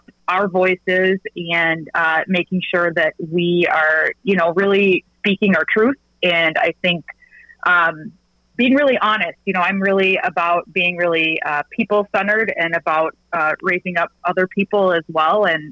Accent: Cass Lake, Minnesota, United States; now in Roseville, United States; So I grew up in Cass Lake, so I'm a Leech Laker. And but I now represent the suburbs. I live in Roseville

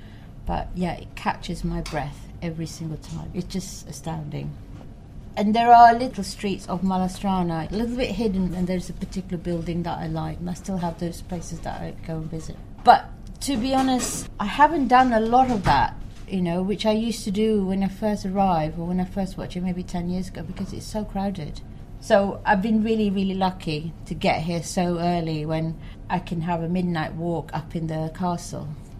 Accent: London, United Kingdom; now in Czechia; I'm not of a traditional background anyway, you know. I'm British, I'm from London, you know, I'm totally secular.

